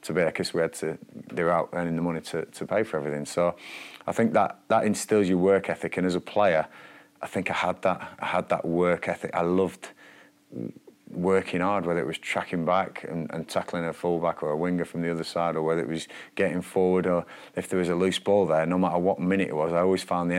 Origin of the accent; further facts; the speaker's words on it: Blackburn, North West England, United Kingdom; As a player back then, I was brought up in Blackburn, you know, and a hard-working family, you know.